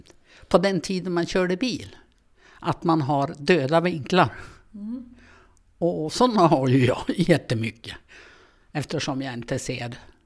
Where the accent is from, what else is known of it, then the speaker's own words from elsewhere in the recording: Luleå, Norrbotten County, Sweden; also born or lived in Stockholm; Jag är Luleåbo. Jag är född och uppvuxen i Luleå. Har bott nere i Stockholm. Och just nu som pendlar jag, bor jag både i Stockholm och här.